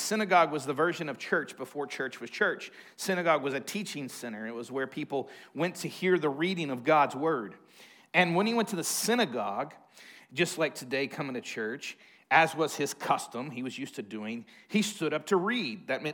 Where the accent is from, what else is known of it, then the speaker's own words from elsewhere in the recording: Texas, United States; We always let everybody know we're from the Republic. The Republic of Texas